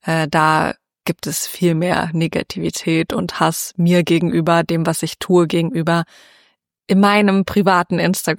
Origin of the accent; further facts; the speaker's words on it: Hanover, Lower Saxony, Germany; In Hannover.